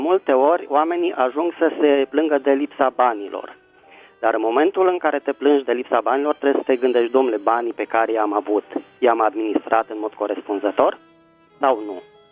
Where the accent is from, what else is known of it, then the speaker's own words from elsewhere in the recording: Bucharest, Romania; Sunt din București.